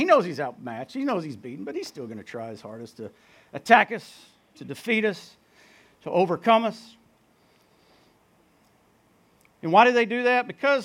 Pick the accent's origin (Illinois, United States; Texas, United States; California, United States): Texas, United States; Burleson; And I grew up in Burleson, if y'all know where Burleson is.